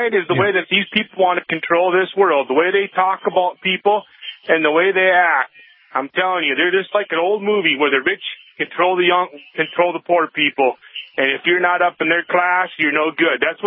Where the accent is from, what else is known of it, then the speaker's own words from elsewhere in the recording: North Dakota, United States; I'm a truck driver. I'm from North Dakota.